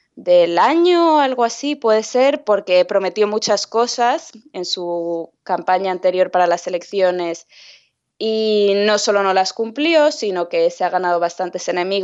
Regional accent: Spain; como joven, como española, que no ha hecho aliá todavía, pero podría ser.

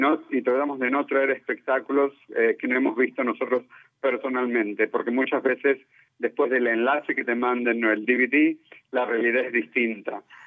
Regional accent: Argentina; accent: Argentine; no como el mío que sigue siendo argentino

